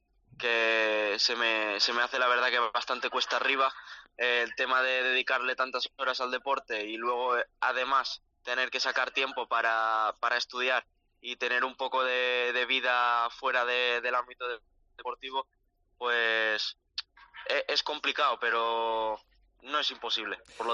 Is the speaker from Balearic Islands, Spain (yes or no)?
yes; Balearic Islands, Spain; yo soy el único mallorquín, los otros tres son gallegos y ellos entrenan en Galicia